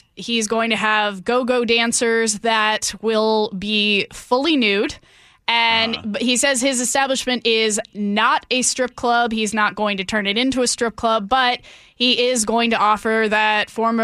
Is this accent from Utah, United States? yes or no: yes; Utah, United States; I'm from Utah, and I'm pretty sure we are not behind Utah in this.